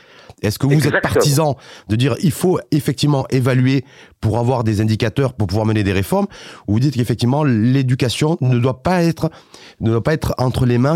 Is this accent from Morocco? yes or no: yes; Morocco; C'est cette école, cet enseignement chez nous au Maroc qui ne fonctionne pas.